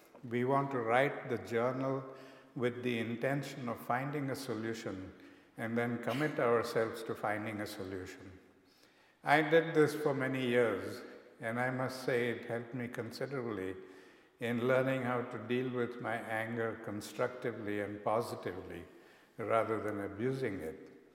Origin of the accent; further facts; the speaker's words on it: South Africa; One of the first things that I was taught by my grandfather when I came to him from South Africa, because I was a victim of prejudices.